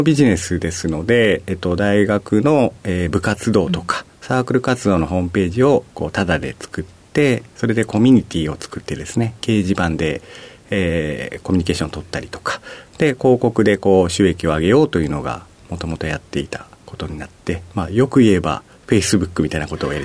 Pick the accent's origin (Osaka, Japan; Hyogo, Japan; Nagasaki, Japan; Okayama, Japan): Okayama, Japan; also born or lived in Hiroshima; 広島県出身で、育ちは隣の岡山県になっております。